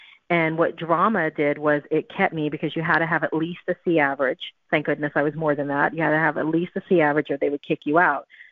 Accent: Brooklyn, New York, United States; I grew up in New York in Brooklyn

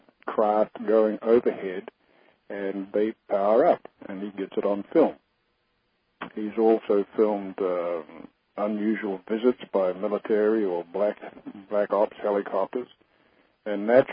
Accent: New Zealand; now in United States; I come from New Zealand, and I've seen them down there.

